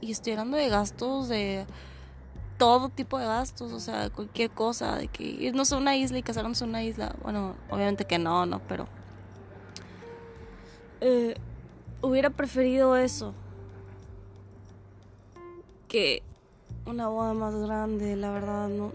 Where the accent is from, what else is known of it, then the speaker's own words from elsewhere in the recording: Hermosillo, Sonora, Mexico; now in United States; Yo vengo de Sonora, Hermosillo, y no sé si algunos tengan la misma cultura, me imagino que algunos sí, no todos, pero ahorita estoy viviendo aquí en Estados Unidos.